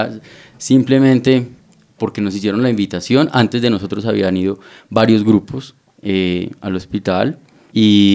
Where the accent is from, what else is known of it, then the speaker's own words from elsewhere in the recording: Manizales, Caldas, Colombia; also born or lived in Bogotá; Bueno, yo soy oriundo de Manizales. Nací allá, luego vine a vivir a Bogotá un tiempo, unos 14 años. Volví a Manizales precisamente para estudiar el bachillerato. Era una ciudad un poco más tranquila, o es una ciudad un poco más tranquila, mucho más relajada